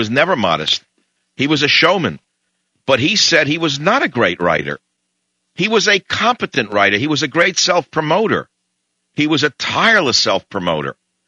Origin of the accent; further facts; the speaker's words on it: New York, United States; accent: New York; My accent is clearly New York, but my thinking resonates with you guys.